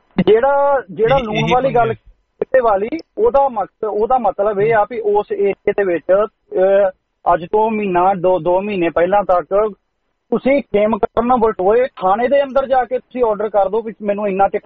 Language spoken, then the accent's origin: Punjabi; Patti, Punjab, India; ਆੜਾ ਮੇਰਾ ਵੀ ਪੱਟੀ ਏਰੀਆ ਵਾ, ਮੇਰੇ ਇਲਾਕੇ ਦੀ ਗੱਲ ਹੋਈ